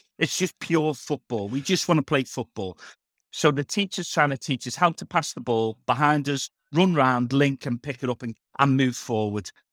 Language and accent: English; Liverpool, North West England, United Kingdom; I still get people when they find out I'm a Scouser, they want to tell me their favourite Scouse joke, right?